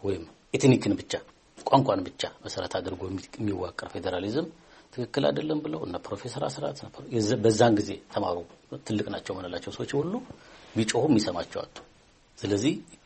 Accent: Amhara, Ethiopia; born there; እኔ ጎጃም ነው የተወለድኩት።

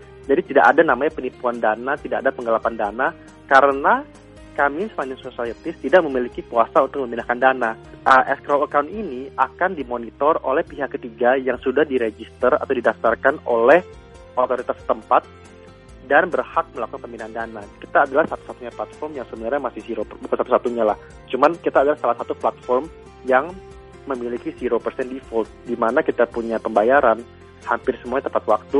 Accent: Indonesia; saya berasal dari Indonesia.

